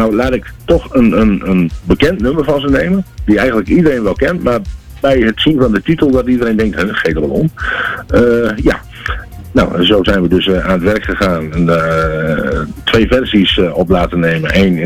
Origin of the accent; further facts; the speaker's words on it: Oude Pekela, Groningen, Netherlands; En ik kom uit Oude Pekelaar oorspronkelijk.